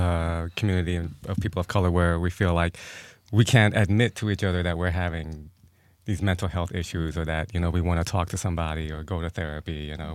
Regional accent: New York, United States; now in Los Angeles, United States; Yes, and I'm also a stand-up comic or a writer here in L.A. We're both from New York originally.

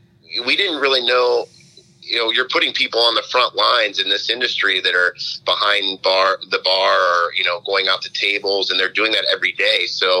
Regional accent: Cincinnati, Ohio, United States; also born or lived in Atlanta; I grew up in Cincinnati, grew up over on the east side of town in Anderson Township. So I have a love for Cincinnati.

